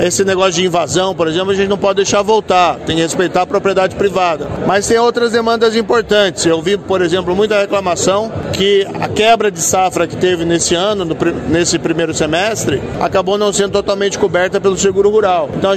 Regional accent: Maringá, Paraná, Brazil; eu sou do interior do Paraná, eu sou de Maringá. Então eu conheço muito bem tanto a capital como a região do interior

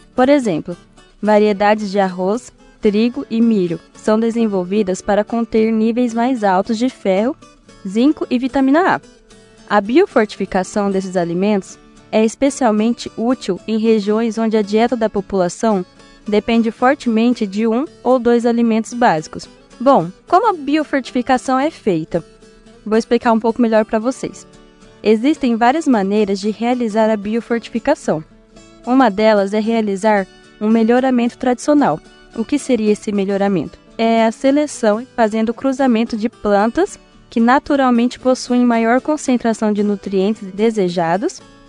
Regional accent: Assis, São Paulo, Brazil; sou de Assis, São Paulo

